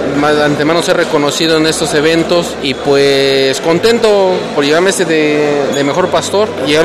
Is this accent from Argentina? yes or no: no; Tlahuelilpan, Hidalgo, Mexico; soy de Tlahuelilpan, Hidalgo.